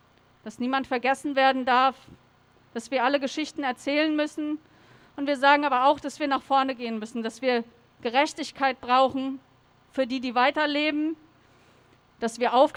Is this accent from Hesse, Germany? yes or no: yes; Hanau, Hesse, Germany; Ich bin aus Hanau